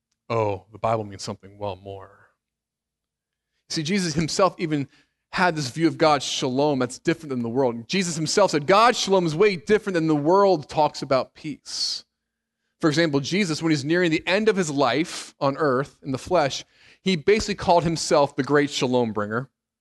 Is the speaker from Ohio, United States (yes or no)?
yes; Cincinnati, Ohio, United States; But she's from Columbus and I'm from Cincinnati.